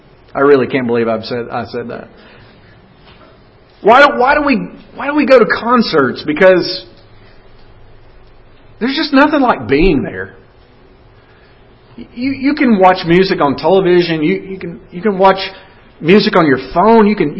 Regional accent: the South, United States; accent: Southern; I never knew that I had a Southern accent until I came to Washington, D.C. for the first time.

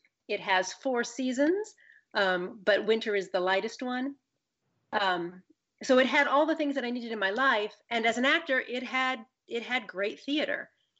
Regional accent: Bedford, Indiana, United States; No, I grew up in Bedford, Indiana. So I'm a Midwesterner.

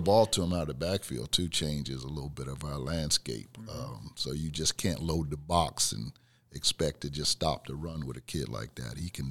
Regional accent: Newark, New Jersey, United States; But prior to coming from New Jersey and growing up in Newark like I did, he's not far from the neighborhood I grew up in.

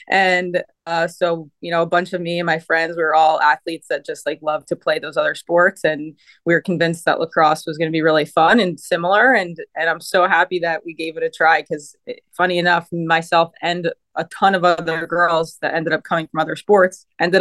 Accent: New Jersey, United States; I loved just the fact that I'm from New Jersey and it was only 2 hours from home.

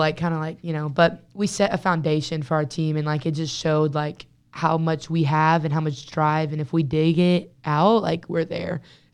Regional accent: Huntsville, United States; Huntsville native, yeah.

